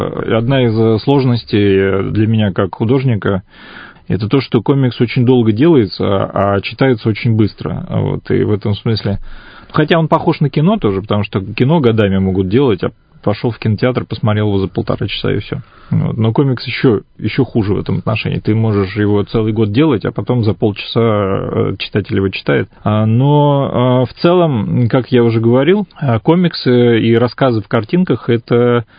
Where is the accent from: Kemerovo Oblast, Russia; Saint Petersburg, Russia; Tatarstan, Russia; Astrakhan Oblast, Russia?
Astrakhan Oblast, Russia; Astrakhan; И я вот вырос в Астрахани